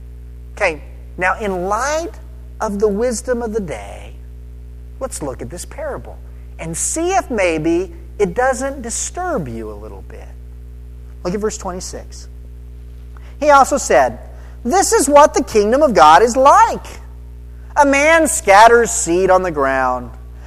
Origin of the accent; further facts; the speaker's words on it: New Mexico, United States; I mean, I grew up in New Mexico. I grew up with rocky, dusty mountains